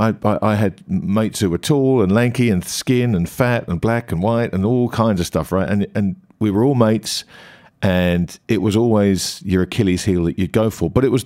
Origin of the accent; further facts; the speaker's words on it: United Kingdom; as I grew up in Britain, the culture was always finding things in people to make fun